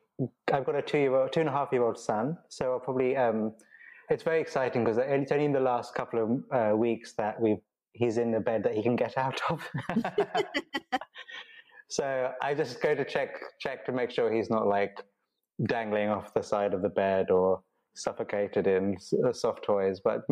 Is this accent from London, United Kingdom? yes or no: yes; London, United Kingdom; now in Glasgow, United Kingdom; So I grew up in southwest London, but now actually live in Glasgow in Scotland. Left London about 7 years ago.